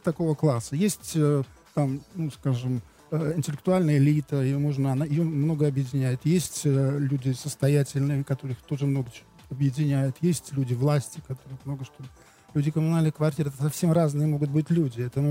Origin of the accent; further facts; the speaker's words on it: Saint Petersburg, Russia; Ну, лично я просто родился и вырос на Васильевском острове, на кадетской линии. Я вот первые годы своей жизни до 12 лет провел на кадетской линии Васильевского острова, в доме, где жил Менделеев, до него до этого жил Крузенштерн.